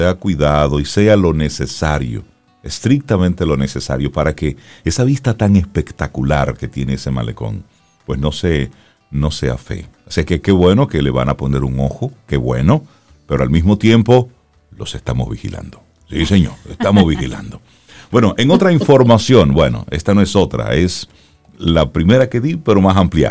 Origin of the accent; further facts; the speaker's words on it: Dominican Republic; Que es lo que nosotros como así dominicanos es.